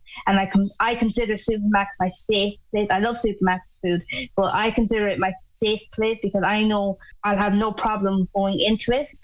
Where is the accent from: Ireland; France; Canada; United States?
Ireland; Athenry, Connacht; I am an Irish traveller and a wheelchair user from Athenry in County Galway.